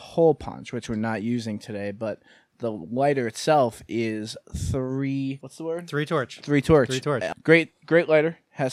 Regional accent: Scranton, Pennsylvania, United States; We're from Scranton, PA, and Labor Day weekend is traditionally, in a non-pandemic world, the Italian festival.

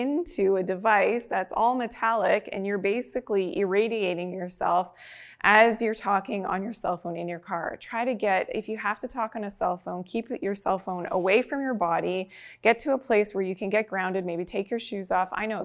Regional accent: Canada; It's easier as a Canadian here in the Canadian cold winters to cover up the throat area.

